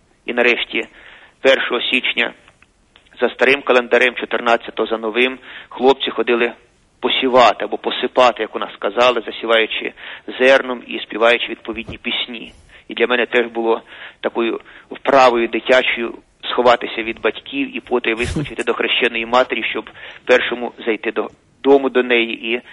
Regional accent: Balakliia, Kharkiv Oblast, Ukraine; Попри те, що я виростав в абсолютно іншому середовищі, ніж пані Леся, я ріс у містечку Балаклія на Харківщині у 60-х роках

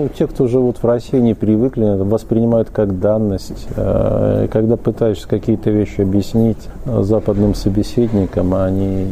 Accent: Donbas, Ukraine; Я сам родом с Донбасса, я туда регулярно ездил, и последний раз был накануне войны, в 2013 году.

